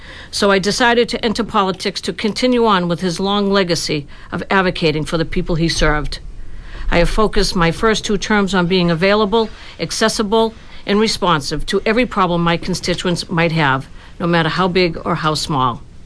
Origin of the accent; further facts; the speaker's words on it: Rockland, Massachusetts, United States; I have lived my entire life in the district. I was born and raised in Rockland, the only girl with three brothers.